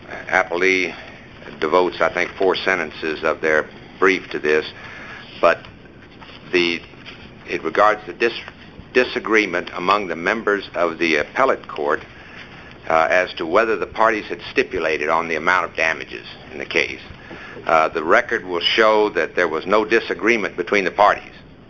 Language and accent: English; San Antonio, Texas, United States; from San Antonio.